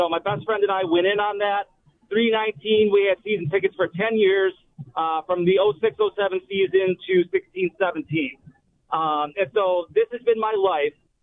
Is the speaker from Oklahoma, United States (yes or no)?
no; North Tonawanda, New York, United States; I am 41 years old, born and raised in Buffalo, North Tonawanda.